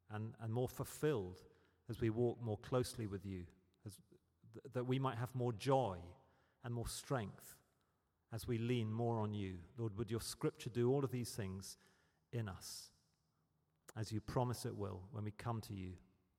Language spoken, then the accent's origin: English; United Kingdom; as a Brit who's never experienced anything like this, I was in awe.